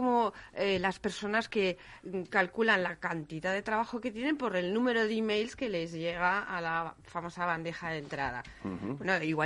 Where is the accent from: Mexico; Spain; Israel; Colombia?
Spain; nosotros pues somos españoles